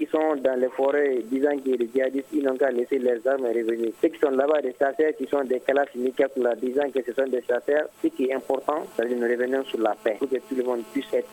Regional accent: Mali; nous sommes tous des Maliens.

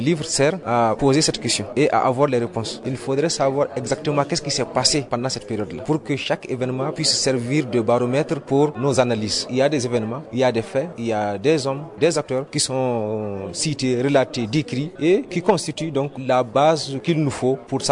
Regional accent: Mali; en tant que citoyen malien, en tant que malien résident, ayant vécu cette crise, j'ai témoigné de ce que j'ai vu, tout simplement.

